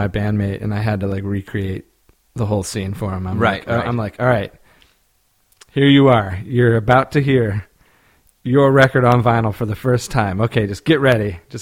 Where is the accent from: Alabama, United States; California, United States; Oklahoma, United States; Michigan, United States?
Oklahoma, United States; Tulsa; it's a big city for Oklahoma, probably like the second most populous city, Tulsa.